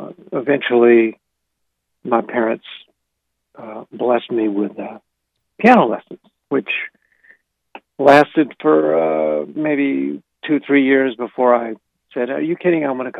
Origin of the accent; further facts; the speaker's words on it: Arkansas, United States; It is the biggest blessing I could ever have, growing up in Central Arkansas